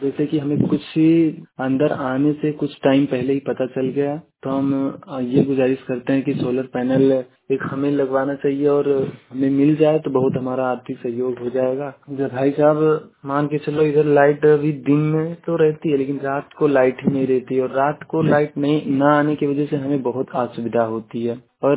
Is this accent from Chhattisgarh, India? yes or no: no; Ramuapur, Uttar Pradesh, India; ग्राम रमुआपुर थाना पचपड़ा जिला बलरामपुर का निवासी हूँ मैं।